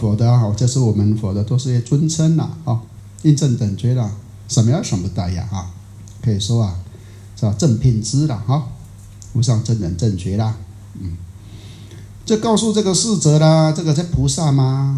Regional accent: Taiwan

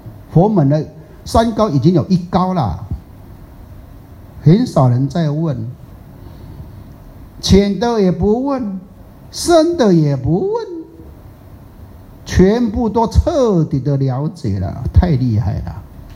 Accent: Taiwan; 一般我们台湾人大部分呐、啊、哦，大部分呐、啊，除了那个 baby 很小不算了、啊、哈、哦，一般来讲啊。都有吃过啊，大概都有吃过哈、哦。

